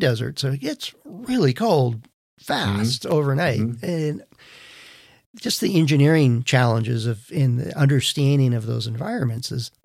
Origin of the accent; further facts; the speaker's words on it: Wisconsin, United States; in at least where I grew up in Wisconsin, people would drive out onto the lakes and set up huts and stuff.